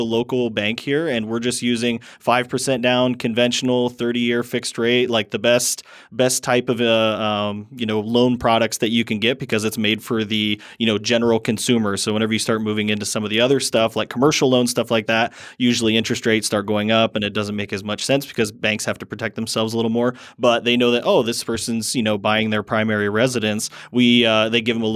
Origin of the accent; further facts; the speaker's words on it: Fort Wayne, Indiana, United States; I am from Fort Wayne, Indiana, but my wife and I, we've been traveling around the past 8 months or so.